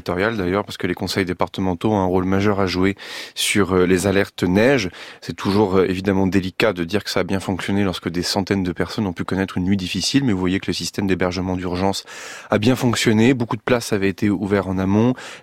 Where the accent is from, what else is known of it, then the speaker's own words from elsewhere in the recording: Normandy, France; je viens de Normandie